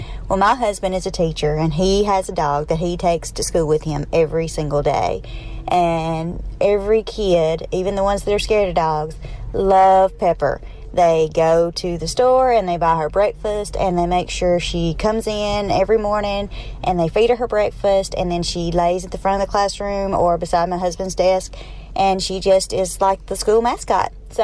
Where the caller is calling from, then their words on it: Tennessee, United States; Hi, Bob and Sherry. … I'm calling from Tennessee.